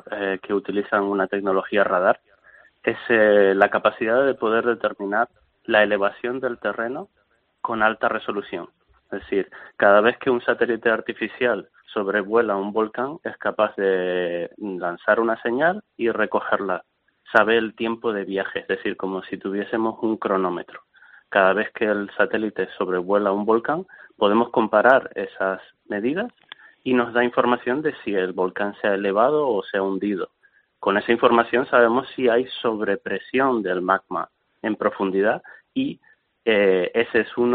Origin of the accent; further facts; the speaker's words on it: Canary Islands, Spain; los volcanes como en Canarias es la seña de identidad de nuestra tierra.